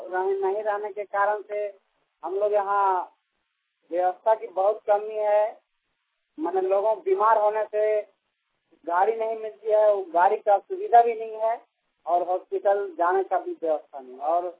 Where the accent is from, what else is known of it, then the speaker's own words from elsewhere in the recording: Kothi, Jharkhand, India; मैं कोठी गांव के रहने वाला हूँ और थाना नवाडी है, जिला बोकारो।